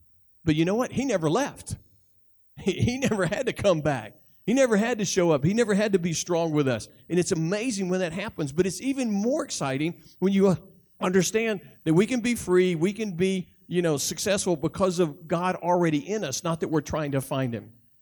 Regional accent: Chalkville, Alabama, United States; I grew up in Chalkville, Alabama. Everybody knew everybody.

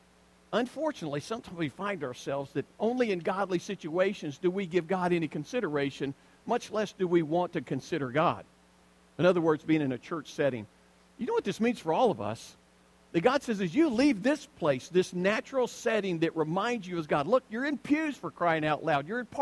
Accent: the South, United States; You know, I grew up in the South.

